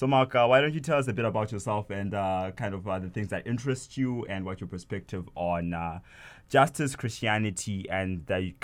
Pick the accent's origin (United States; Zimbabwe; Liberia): Zimbabwe; now in Canada; I'm from Zimbabwe, and Zimbabwe is a very Christian or religious-based country, and then moving from Zimbabwe into North America, into Canada specifically.